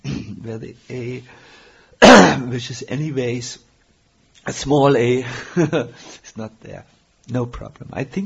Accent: Germany; accent: German; English is a second language; I'm from Germany, and the Germans have the nature to speak extremely the R.

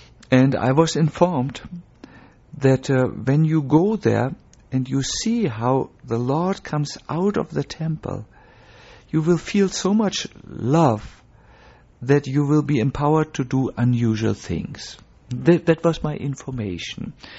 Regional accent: Germany; English is a second language; Remember, I'm from Germany.

